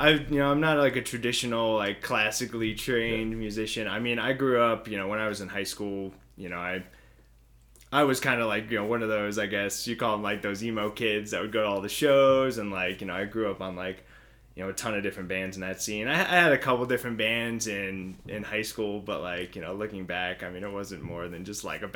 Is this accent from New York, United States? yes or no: yes; Poughkeepsie, New York, United States; Yeah, so I grew up in Poughkeepsie, and then I went to college at RIT in Rochester, New York. So pretty much on the other, you know, upstate side of New York.